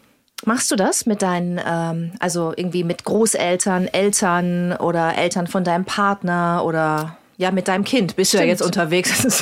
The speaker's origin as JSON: {"language": "German", "region": "Northern Germany", "country": "Germany", "said": "wenn man nach Süddeutschland fährt als Norddeutscher"}